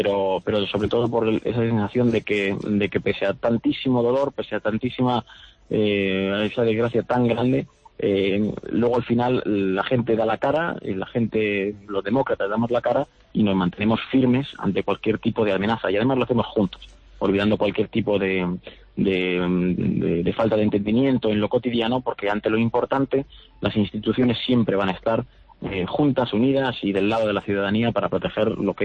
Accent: Spain; nosotros como españoles siempre vamos a ayudar en todo lo posible a nuestros vecinos franceses

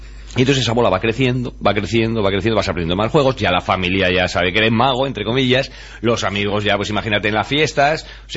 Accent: Corella, Navarre, Spain; el Día del Libro en Corella, que es de donde yo soy.

